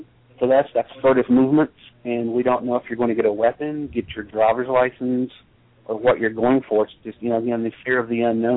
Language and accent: English; North Carolina, United States; when I grew up in North Carolina, the officers were someone to respect them.